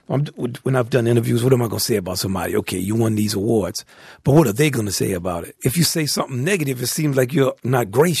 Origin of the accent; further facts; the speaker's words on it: New Orleans, Louisiana, United States; now in New York, United States; Well, since I'm from New Orleans, yeah